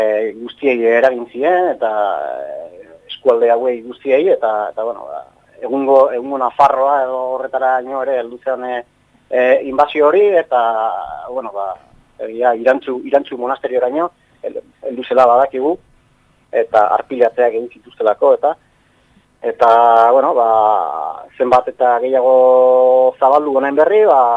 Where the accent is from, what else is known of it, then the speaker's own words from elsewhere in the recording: Vitoria-Gasteiz, Basque Country, Spain; born there; familia eta jaiotzez Gasteizkoa, eta bai, familia ere aguren ingurukoak.